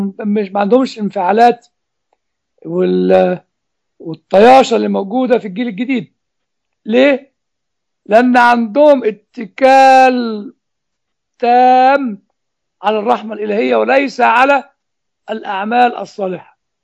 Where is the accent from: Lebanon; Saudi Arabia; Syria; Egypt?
Egypt; Giza, Giza Governorate; احنا بقى عندنا في الجيزه